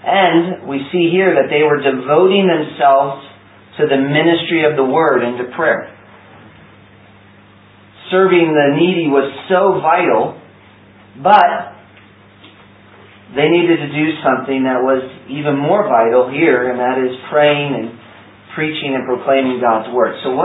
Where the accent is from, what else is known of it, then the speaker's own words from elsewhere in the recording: United States; accent: American; My problematic American accent. Which some people think I'm Irish, which I can never get.